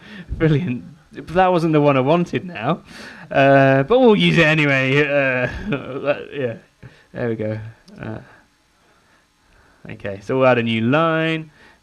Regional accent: England, United Kingdom; Well, I know three, because I'm an Englishman

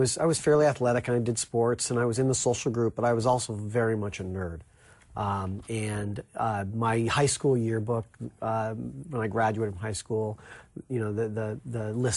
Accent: Vail, Colorado, United States; growing up in Vail was a little bit like growing up at Disneyland.

